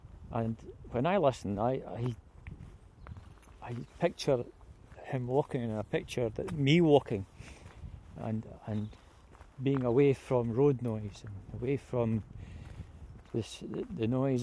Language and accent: English; Bathgate, Scotland, United Kingdom; the other side of which run away down or out and towards my hometown of Bathgate.